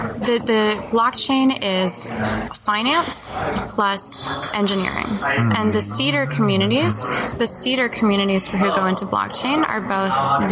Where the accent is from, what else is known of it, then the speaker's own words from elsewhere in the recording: United Kingdom; No, it's fine. I'm being British now.